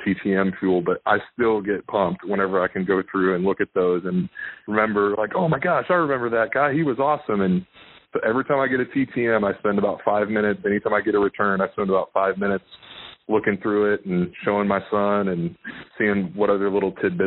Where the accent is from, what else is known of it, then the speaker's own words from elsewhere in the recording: Knoxville, Tennessee, United States; also born or lived in South Carolina; So my family's from Texas, but living in Knoxville, and then I lived in South Carolina